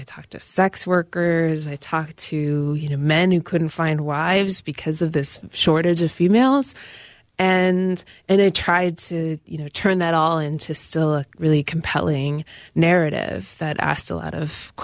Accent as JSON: {"language": "English", "town": "Northfield", "region": "Minnesota", "country": "United States", "said": "I'm from Northfield originally. My grandparents lived in Iowa, so, you know, spent a lot of time in Iowa as a kid."}